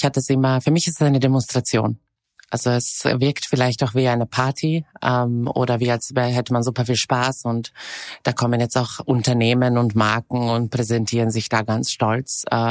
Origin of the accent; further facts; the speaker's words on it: Serbia; moved away as an adult; now in Austria; Ich komme aus einer sehr politischen Familie. Ich bin eben in Serbien aufgewachsen und geboren. Und bin erst mit 18 nach Österreich gezogen.